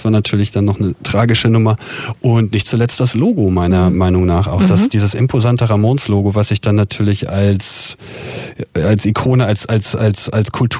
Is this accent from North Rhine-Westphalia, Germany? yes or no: no; Helmstedt, Lower Saxony, Germany; Er kommt aus Hemmoor, ich komme aus Helmstedt.